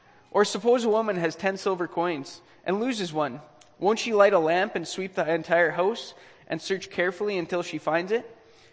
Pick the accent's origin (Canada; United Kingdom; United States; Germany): Canada; Virden, Manitoba; born there; And so I was born in Verdon, Manitoba